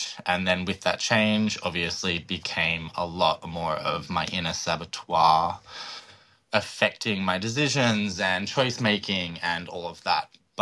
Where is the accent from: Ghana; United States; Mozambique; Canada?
Canada; Tweed, Ontario; Growing up in Tweed was very conservative